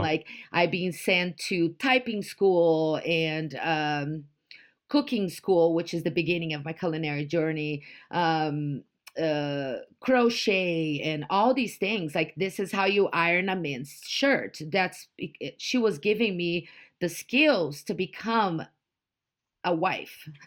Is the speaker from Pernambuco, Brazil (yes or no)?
no; Curitiba, Paraná, Brazil; So I grew up in Curitiba. Curitiba is a very south part of Brazil.